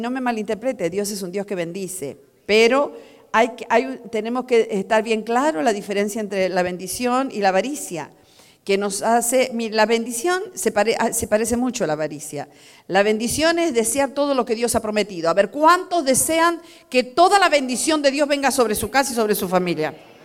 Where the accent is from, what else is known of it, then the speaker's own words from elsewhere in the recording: Argentina; yo también vine de Argentina, pasando necesidad en Argentina.